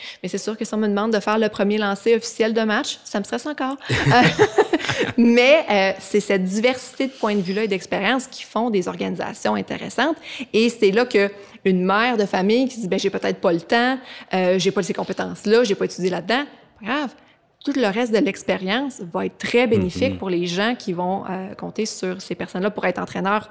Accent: Quebec City, Quebec, Canada; je viens de Québec, très impliquée dans le sport depuis mon tout jeune âge.

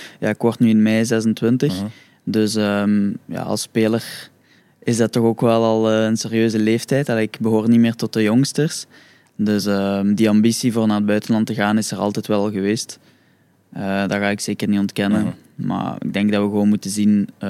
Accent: Limburg, Belgium; now in Ghent, Belgium; Dus ja, als Limburger naar hier in Gent verhuist, is mij wel bevallen.

